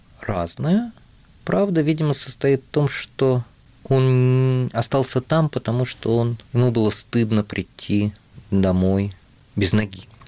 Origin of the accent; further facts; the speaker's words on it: Saint Petersburg, Russia; born there; Я родился в Ленинграде, да. Я родился в Ленинграде, оба мои родителя родились в Украине.